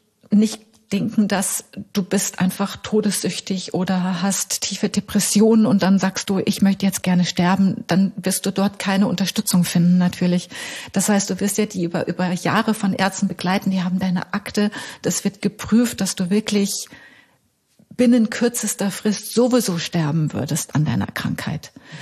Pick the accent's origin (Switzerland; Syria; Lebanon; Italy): Switzerland; Ich bin Schweizerin.